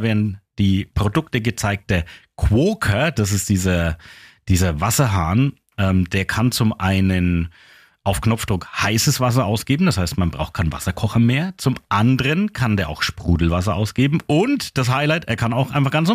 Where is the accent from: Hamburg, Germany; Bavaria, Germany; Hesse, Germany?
Bavaria, Germany; Küps; wir senden da live von 11 bis 12 Uhr aus Küps und freue ich mich, dich in meiner Heimat zu haben